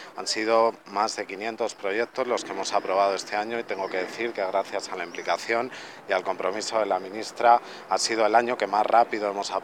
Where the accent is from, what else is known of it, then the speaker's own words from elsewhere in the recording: Segovia, Castile and León, Spain; por visitarnos en Segovia, en mi tierra